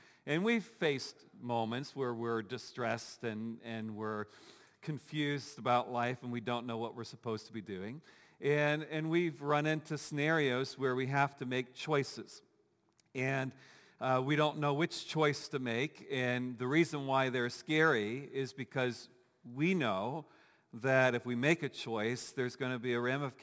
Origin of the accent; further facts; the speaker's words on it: Dayton, Ohio, United States; I'm from Dayton, Ohio, grew up in Dayton, Ohio, and we go back to Ohio a couple times a year to visit my family